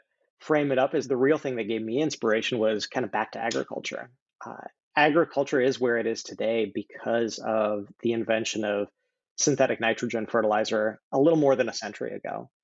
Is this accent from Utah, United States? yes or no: no; Wyoming, United States; I grew up in Wyoming and had grandparents in Michigan.